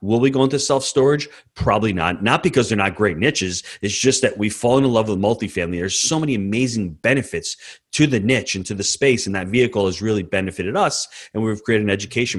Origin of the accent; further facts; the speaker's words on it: New York, United States; and mind you, Mark, I'm a New Yorker. 10 years ago, I didn't know where Knoxville, Tennessee was either.